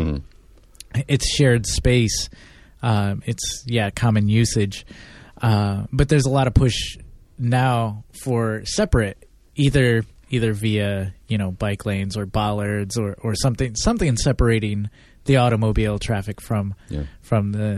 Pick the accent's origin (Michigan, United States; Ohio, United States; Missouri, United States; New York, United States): Michigan, United States; I grew up in Southeast Michigan and have gone to Chicago several times in my adulthood